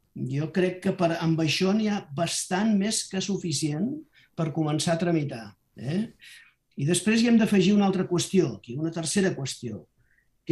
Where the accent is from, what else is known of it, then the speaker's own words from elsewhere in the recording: Catalonia, Spain; I llavors això, en fi, com a catalans, això sap molt de greu.